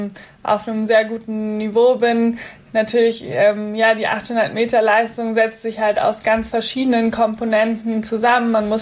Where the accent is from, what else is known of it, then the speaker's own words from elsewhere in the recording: Munich, Bavaria, Germany; also ich komme ja auch gebürtig aus München